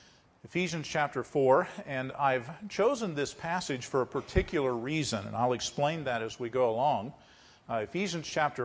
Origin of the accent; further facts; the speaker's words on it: West Virginia, United States; But I grew up in West Virginia, and I'm a lover of these mountains and the trees.